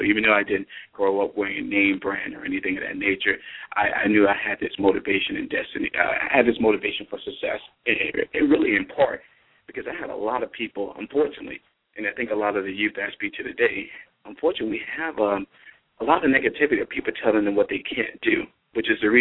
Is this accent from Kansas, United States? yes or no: no; Fort Lauderdale, Florida, United States; Well, I was born in Miami, but raised in the Fort Lauderdale in the Dillard, West Kinlark, Eastgate.